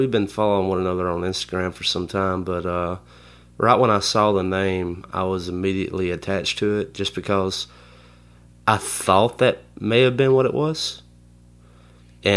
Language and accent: English; Kennedy, Alabama, United States; I'm from Kennedy, Alabama, and. Yeah. We have a gas station, a place to get your hair cut, and a post office. We don't even like legally have a mayor anymore.